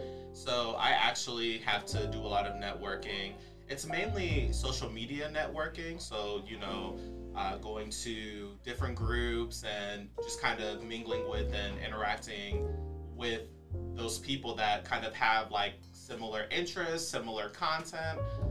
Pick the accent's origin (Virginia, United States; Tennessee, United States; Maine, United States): Virginia, United States; Virginia Beach; I know like in Virginia, where I'm originally from, it's kind of like that. I'm from Virginia Beach.